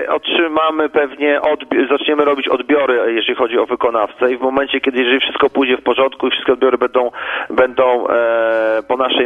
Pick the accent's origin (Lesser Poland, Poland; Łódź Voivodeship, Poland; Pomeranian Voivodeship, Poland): Pomeranian Voivodeship, Poland; Gdynia; Ja mam okazję tą Chylonię pamiętać z czasu swojej młodości, ponieważ ja tam się wychowywałem w tej dzielnicy